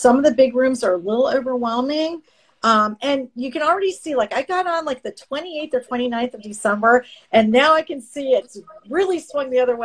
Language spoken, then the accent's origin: English; Canada; also born or lived in Calgary / Vancouver; I lived in Calgary two different times when I was a kid. I'm Canadian.